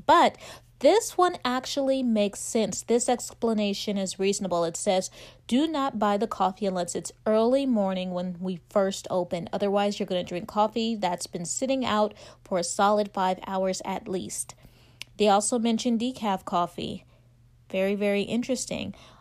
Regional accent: California, United States; And being that I'm from California, well, we've also had the wildfires that have taken out a lot of Malibu.

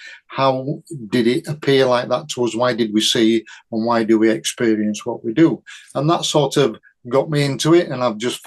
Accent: Yorkshire and the Humber, United Kingdom; this is all my opinion, but I'm a Yorkshireman, so I think I'm right.

